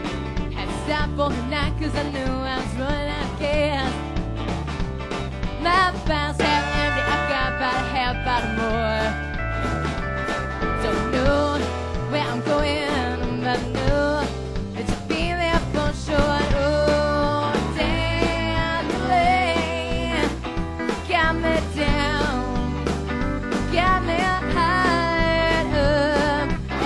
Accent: Taunton, Massachusetts, United States; I'm from right up the road in Taunton, Massachusetts, and Silver City was named after my hometown of Taunton, Mass.

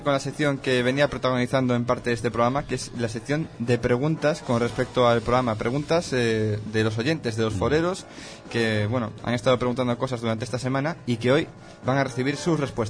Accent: Galicia, Spain; sobre todo teniendo en cuenta que somos gallegos, no había ningún podcast gallego ni programa gallego sobre videojuegos

